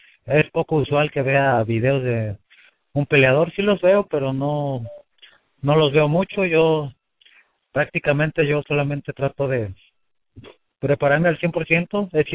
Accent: Mexico; como buen mexicano siempre esperamos que gane Márquez.

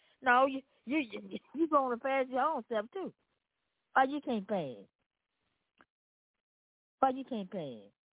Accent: Memphis, Tennessee, United States; Yes, this is, I'm coming from Memphis, Tennessee.

